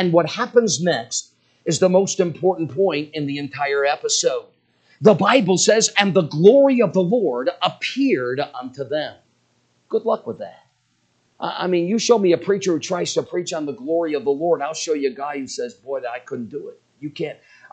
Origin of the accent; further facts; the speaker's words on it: Arizona, United States; the landscape was something like you'd find in my home state of Arizona.